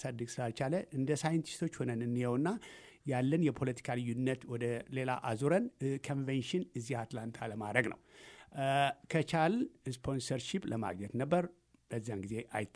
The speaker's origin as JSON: {"language": "Amharic", "region": "Tigray", "country": "Ethiopia", "tie": "born or raised there", "said": "እኔ የትግራይ ተወላጅ ነኝ፣"}